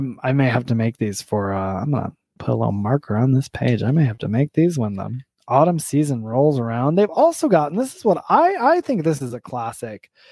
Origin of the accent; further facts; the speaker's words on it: Michigan, United States; I used to also say pop as a kid. I'm from Michigan, and now I say soda.